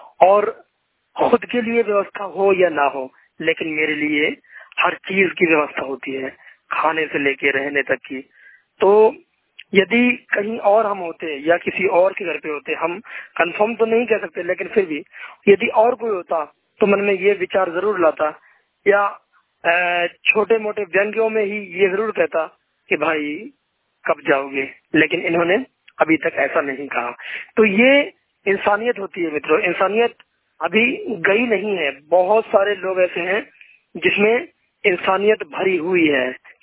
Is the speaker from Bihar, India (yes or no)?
no; Etawah, Uttar Pradesh, India; now in Jodhpur, India; मैं उत्तर प्रदेश का रहने वाला हूँ, इटावा का, ठीक है, और मैं राजस्थान के जोधपुर में पढ़ाई करता हूँ।